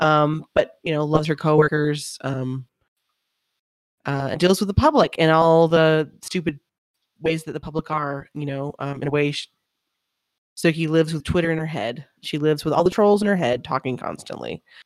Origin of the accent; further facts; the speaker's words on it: the South, United States; I think she did a good job with just kind of Southern culture, speaking as someone from the South. I'm definitely not from Louisiana.